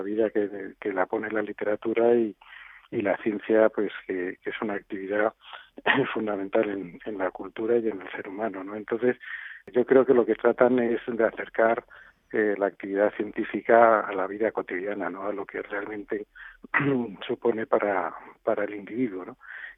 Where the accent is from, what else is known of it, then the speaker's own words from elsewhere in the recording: Spain; also born or lived in Galicia; echando un poco recuerdo de mi infancia que ha transcurrido los veranos en Galicia